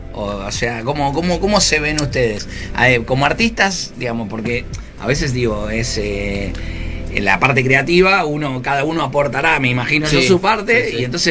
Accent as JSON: {"language": "Spanish", "region": "Buenos Aires", "country": "Argentina", "said": "Pero soy de Mataderos, así que inicialmente estoy en Mataderos."}